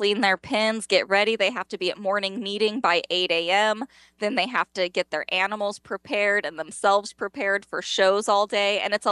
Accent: Bakersfield, California, United States; I grew up in Bakersfield, where it's all agriculture and oil fields.

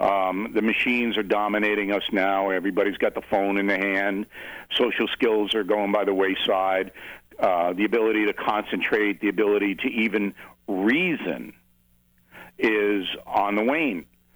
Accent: New York, United States; I love Oregon, and I'm a New Yorker, born and raised

